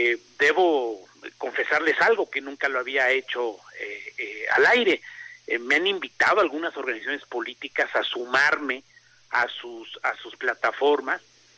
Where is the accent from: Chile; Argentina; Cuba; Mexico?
Mexico; Mexico City; born there; Yo soy avecindrado en esta entidad desde hace mucho tiempo. Nací en la ciudad capital, soy chilango, capitalino de feño, pero me siento mexiquense porque hace muchos años llegué aquí desde soltero